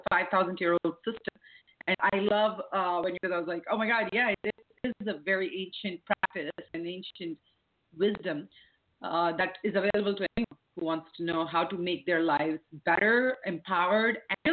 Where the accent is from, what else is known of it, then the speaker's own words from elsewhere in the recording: India; I'm Indian. So it is very much intrinsic to the culture.